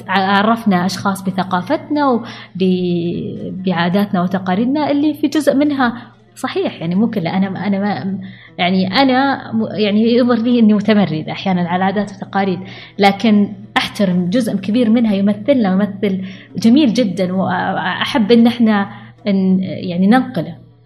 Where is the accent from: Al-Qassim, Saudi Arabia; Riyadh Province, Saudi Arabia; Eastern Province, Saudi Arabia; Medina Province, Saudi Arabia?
Eastern Province, Saudi Arabia; Al-Ahsa; الأحساء تركض، أنا بنت الأحساء